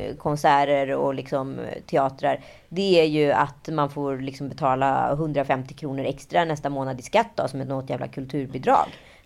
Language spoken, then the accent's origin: Swedish; Stockholm, Stockholm County, Sweden; jag vågade inte ens säga att jag var från Stockholm, att jag var från Sverige.